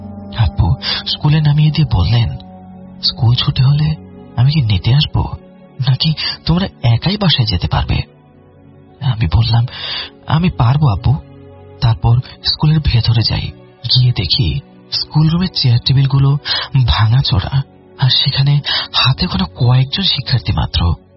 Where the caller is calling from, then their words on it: Natore, Rajshahi Division, Bangladesh; আমি নাটোরের ওয়ালে ইউনিয়ন থেকে বলছি।